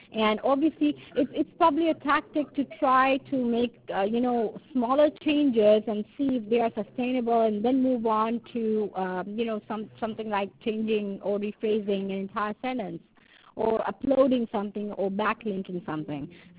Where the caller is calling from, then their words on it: California, United States; I'm calling you from California.